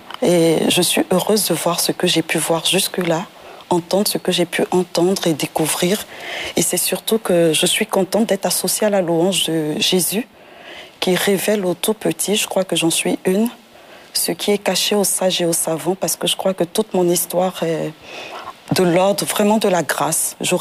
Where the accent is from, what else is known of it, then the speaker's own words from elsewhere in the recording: Dabakala, Côte d’Ivoire; born there; Et donc je suis née à Dabakala. Une ville de la Côte d'Ivoire.